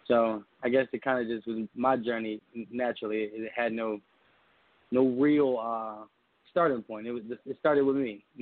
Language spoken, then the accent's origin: English; Philadelphia, Pennsylvania, United States; No, I'm from Philly, and they fall in love.